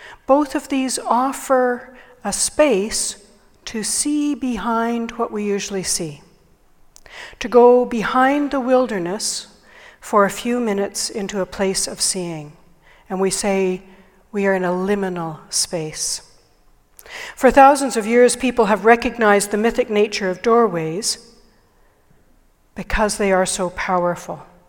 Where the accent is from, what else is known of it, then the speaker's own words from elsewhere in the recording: Winnipeg, Manitoba, Canada; In cold climates, like the one I grew up in Winnipeg, there are always two doors to a house.